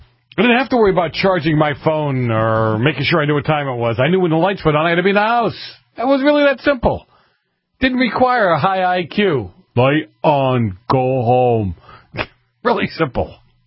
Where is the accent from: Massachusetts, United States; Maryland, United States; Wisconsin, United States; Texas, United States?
Massachusetts, United States; Boston; I grew up in the North End of Boston. It's a very Italian section of town, and I kind of write about it in the opening to the book.